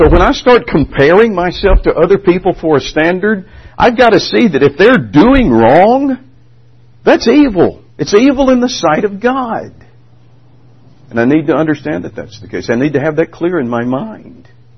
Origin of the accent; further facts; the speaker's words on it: Alabama, United States; Not the least of which is because I'm from Alabama.